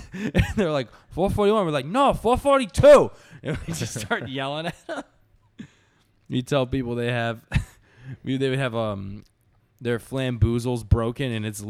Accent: Boca Raton, Florida, United States; I grew up in Boca.

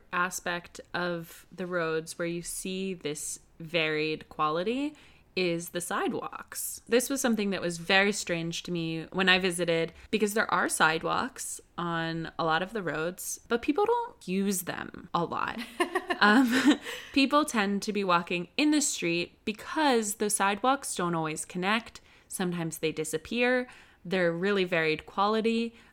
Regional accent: United States; did not surprise me as an American, especially an American living in Philadelphia, which is a city of a lot of potholes.

